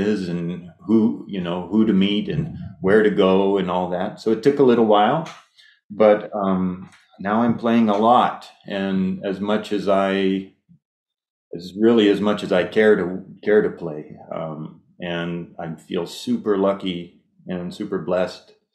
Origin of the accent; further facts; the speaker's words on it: New Mexico, United States; moved away as an adult; also born or lived in Colorado / New York; now in Milwaukee, United States; Well, I'm from New Mexico. That's where I grew up. I went to school in Colorado, traveled around for a couple of years after finishing music school. I lived in New York for 5 years